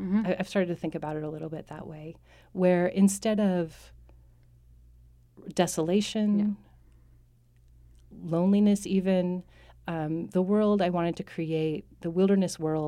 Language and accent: English; Seattle, Washington, United States; I grew up in Seattle and had some early formative experiences in Alaska.